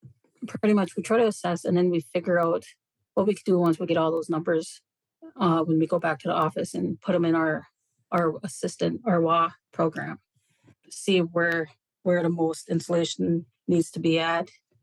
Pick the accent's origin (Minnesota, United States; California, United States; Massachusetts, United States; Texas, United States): Minnesota, United States; Naytahwaush; I'm from Natawash, Minnesota.